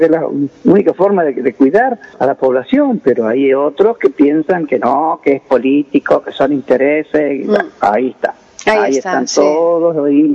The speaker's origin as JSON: {"language": "Spanish", "town": "Anta", "region": "Salta", "country": "Argentina", "tie": "born or raised there", "said": "ahora nos vamos a mi pago, donde yo nací, allá en Anta"}